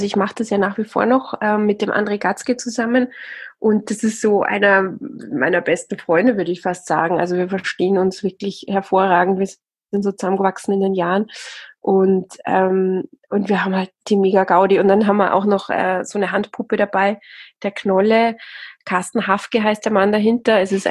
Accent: Austria; accent: Austrian; ich bin ja eigentlich, komme direkt vom Land, wie man auch ein bisschen hört, ne? Ich habe diesen österreichischen Akzent noch immer drauf

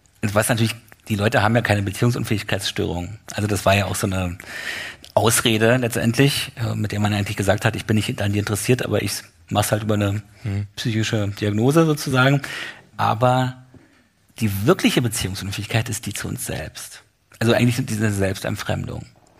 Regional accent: Berlin, Germany; Das geht dann auch wirklich in meine Heimat. Ich komme aus Berlin-Köpenick

